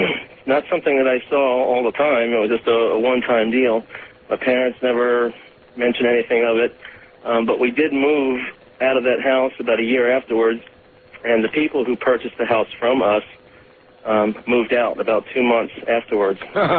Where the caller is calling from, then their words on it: Orlando, Florida, United States; also born or lived in Long Island; I'm calling from Orlando, and I'm listening to you on the internet.